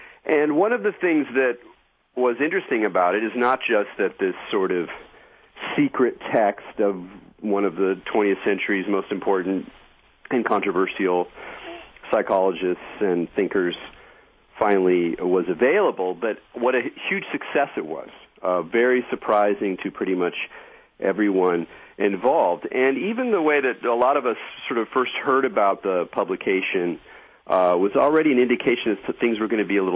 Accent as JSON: {"language": "English", "region": "California", "country": "United States", "said": "calling this week from my home state of California."}